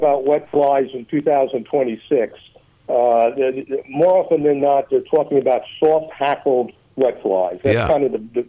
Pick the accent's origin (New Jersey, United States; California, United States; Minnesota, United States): New Jersey, United States; also born or lived in Bronx; I was born in the Bronx, but grew up in suburban New Jersey